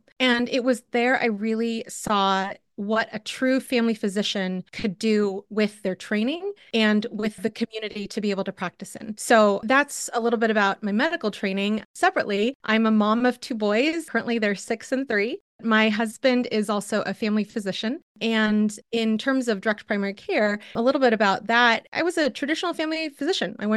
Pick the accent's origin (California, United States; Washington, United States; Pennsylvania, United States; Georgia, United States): California, United States; Sacramento; The reason I mentioned growing up in Sacramento and staying in Northern California specifically is because as a Filipino